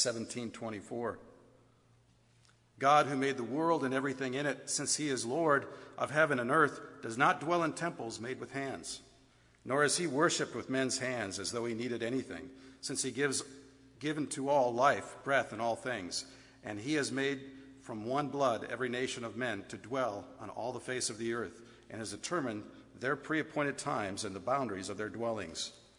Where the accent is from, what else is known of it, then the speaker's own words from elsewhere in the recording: Wisconsin, United States; and so where do you come from? I told him Wisconsin.